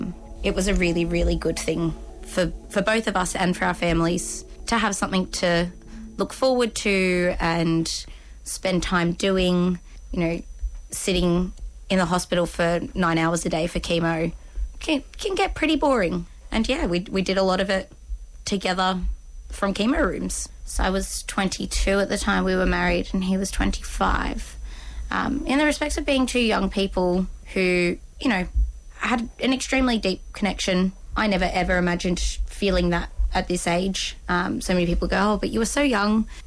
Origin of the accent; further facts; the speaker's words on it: Sydney, New South Wales, Australia; I am from Sydney. I'm 23 years old